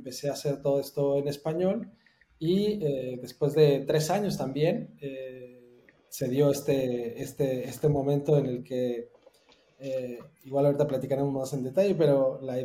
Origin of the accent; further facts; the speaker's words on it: Mexico; now in Germany; yo actualmente, bueno, yo soy mexicano, pero actualmente radico en Alemania